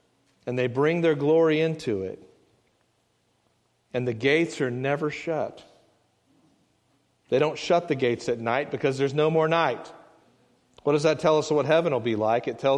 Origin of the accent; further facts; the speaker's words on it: Texas, United States; You know what? Even when I'm there, I'm still a Texan, or I'm still from Alney, if you'll have me.